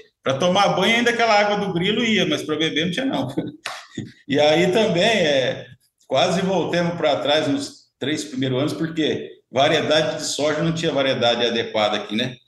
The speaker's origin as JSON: {"language": "Portuguese", "town": "Figueira do Oeste", "region": "Paraná", "country": "Brazil", "tie": "born or raised there", "also_born_or_lived": "Terra Boa", "said": "Eu sou nascido em Terra Boa, no estado do Paraná, né? Fui criado em Figueira do Oeste, no distrito de Engenheiro Beltrão, né? Que fica entre Campo Mourão e Maringá"}